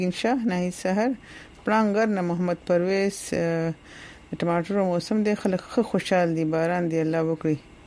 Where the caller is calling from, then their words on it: Saudi Arabia; زه د سعودي عرب نه یم